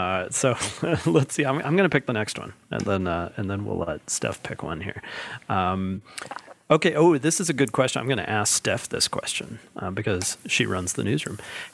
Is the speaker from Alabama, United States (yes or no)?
yes; Huntsville, Alabama, United States; now in Birmingham, United States; I am from Huntsville, Alabama. So I'm born and raised in Alabama. I still live in Birmingham, Alabama.